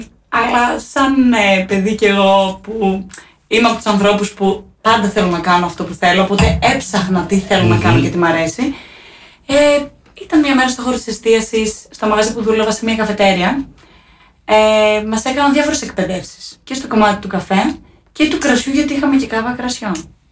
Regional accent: Glykovrysi, Peloponnese, Greece; Εγώ μεγάλωσα στη Λακωνία, όπως ανέφερα πριν, στη Κλυκόβρη της Λακωνίας

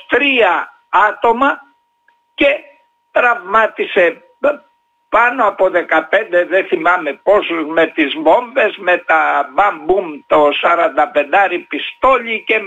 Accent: Western Greece, Greece; δεν είναι μόνο για την πατρίδα μου την Αιτωλοακαρνανία

